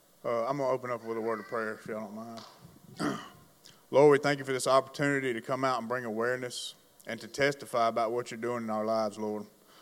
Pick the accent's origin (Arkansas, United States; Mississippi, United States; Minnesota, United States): Mississippi, United States; Columbus; Some of you may know. I'm from Columbus, Mississippi.